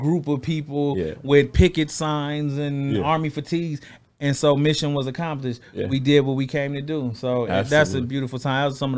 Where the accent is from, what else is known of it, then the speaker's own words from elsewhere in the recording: Flint, Michigan, United States; Because I'm from Flint, Michigan, where it's not really a lot of people